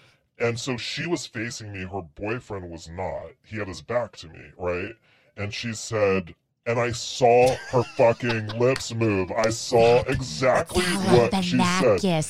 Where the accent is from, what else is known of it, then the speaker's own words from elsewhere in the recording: California, United States; I grew up in California. Yeah. I was like a skater surfer kid.